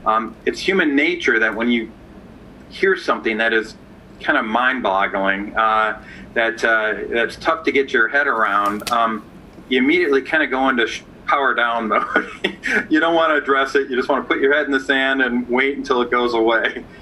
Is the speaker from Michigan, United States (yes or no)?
yes; Michigan, United States; I come from Michigan, and I'm about 30 minutes outside of the Motor City, Detroit.